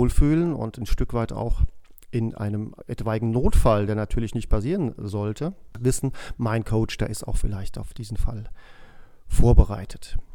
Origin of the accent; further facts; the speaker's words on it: Groß-Umstadt, Hesse, Germany; Ich komme aus Groß-Umstadt, bin ja fast schon 54 Jahre alt